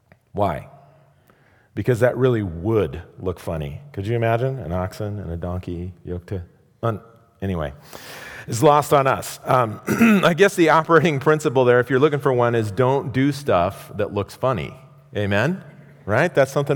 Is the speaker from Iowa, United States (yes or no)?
yes; Iowa, United States; To my Midwestern sensibilities, I grew up in Iowa, clams are weird.